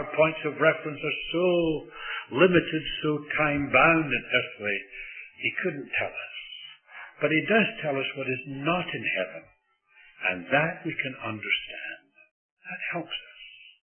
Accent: Scotland, United Kingdom; I'm a Scot. Spent a lot of my growing up years by the sea, and I love the sea to this day.

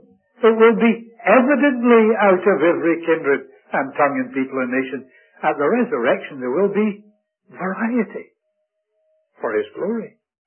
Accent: Scotland, United Kingdom; as I grew up in Scotland where everybody is pink and white

